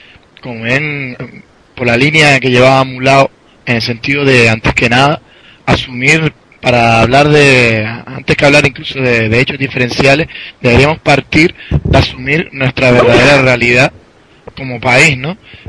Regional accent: Canary Islands, Spain; los canarios hemos tenido una relación histórica desde el mismo siglo XV.

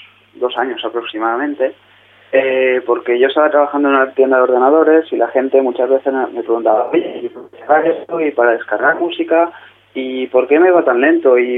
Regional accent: Valencian Community, Spain; Y soy de Valencia, de un pueblo pequeño de 200 habitantes aproximadamente.

